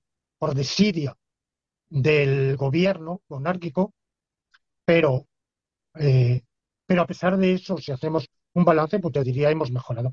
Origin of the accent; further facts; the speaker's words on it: Spain; Hombre, en Marruecos, que yo como español lo tengo al lado y sé un poco, se vive mal, muy mal.